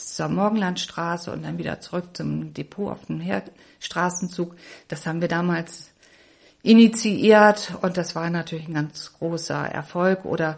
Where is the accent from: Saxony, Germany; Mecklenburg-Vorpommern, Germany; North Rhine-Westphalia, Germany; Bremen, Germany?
Bremen, Germany; Ich bin Bremerin, habe zwei Kinder, die mittlerweile schon erwachsen sind.